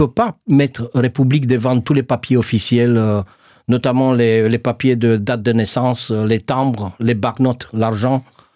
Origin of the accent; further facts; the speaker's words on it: Romania; moi je suis Roumain